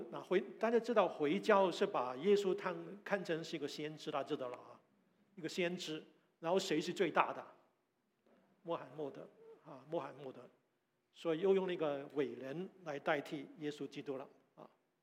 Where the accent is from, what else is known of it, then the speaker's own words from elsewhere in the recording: China; 因为有很多的跟我们中国人的思想是有关的